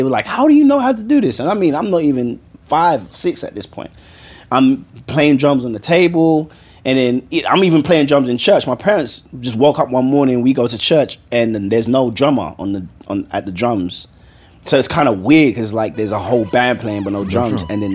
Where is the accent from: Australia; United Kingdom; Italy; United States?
United Kingdom; London; born and raised in London by Nigerian parents who were strict as shit.